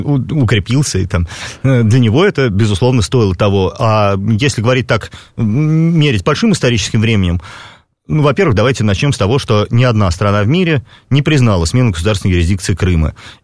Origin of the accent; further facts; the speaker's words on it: Moscow, Russia; несмотря на то, что родился и вырос в Москве